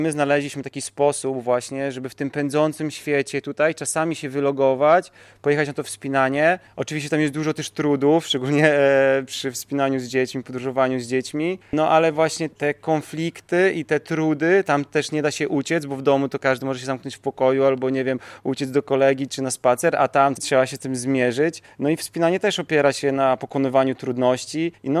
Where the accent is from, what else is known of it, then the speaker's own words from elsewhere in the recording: Białystok, Podlaskie Voivodeship, Poland; mimo, że jesteśmy przed Podlasia, z Białegostoku, mamy 5 dzieci